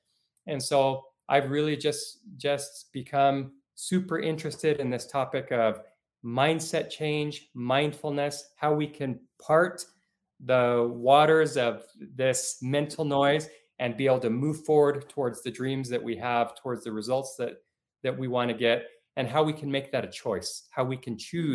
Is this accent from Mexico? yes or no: yes; Mexico; also born or lived in Puerto Rico / Utah; now in Salt Lake City, United States; So I'm coming to you live from Salt Lake City today. And I grew up in Mexico for a few years growing up, and in Puerto Rico is where I was born. But most of my life I've spent, I've actually been in Utah, but in the United States